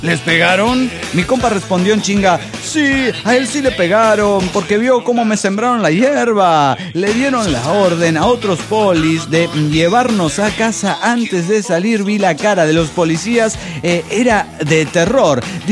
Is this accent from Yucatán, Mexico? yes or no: yes; Mérida, Yucatán, Mexico; de Mérida, Yucatán.